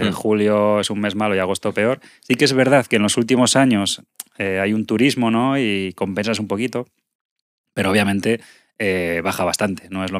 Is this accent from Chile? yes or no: no; Cantabria, Spain; yo soy de Cantabria, no lo de Galicia